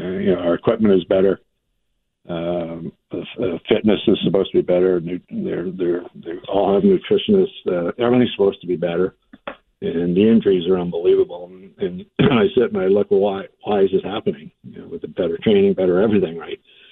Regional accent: Parry Sound, Ontario, Canada; also born or lived in Boston; growing up in Perry Sound, you know, I dreamt about having a statue in front of the guard.

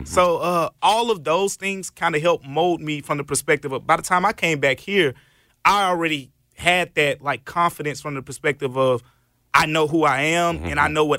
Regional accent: Memphis, Tennessee, United States; I'm born and raised in Memphis, but I went to school in Knoxville.

